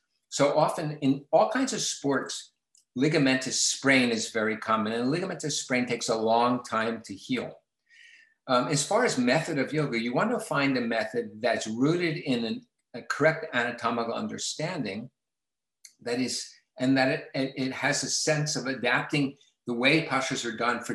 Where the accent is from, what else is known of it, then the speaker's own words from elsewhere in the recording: United States; I'm an American